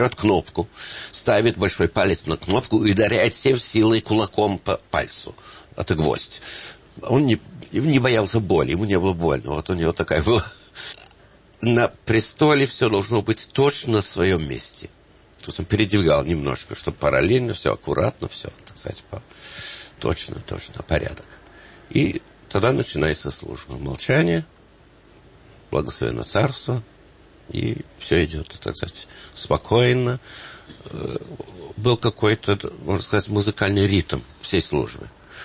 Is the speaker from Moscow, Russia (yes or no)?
yes; Moscow, Russia; конечно, я из Москвы, а она зарубежная, до нашего брака